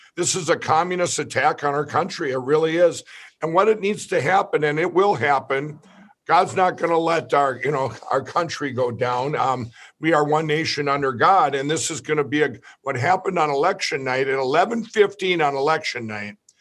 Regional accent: Minnesota, United States; No, I think they learned from the horrible decisions made with my home state of Minnesota by our governor and mayor of Minneapolis

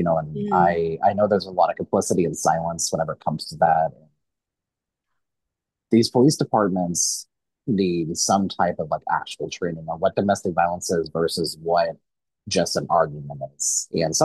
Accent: Kansas City, Missouri, United States; and like I said, I grew up in the Kansas City metro area. So my home county of Jackson County

